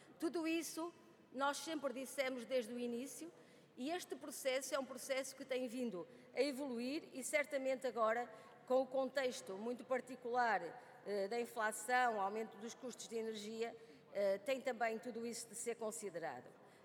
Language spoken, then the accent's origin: Portuguese; Trás-os-Montes, Portugal; eu próprio sou do Norte, mas eu também, como transmontana